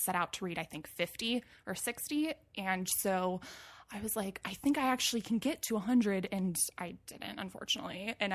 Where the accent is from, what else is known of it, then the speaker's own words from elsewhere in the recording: Moorpark, California, United States; I grew up in Moorpark, California, which is in Ventura County. So it's a little bit north of LA, actually.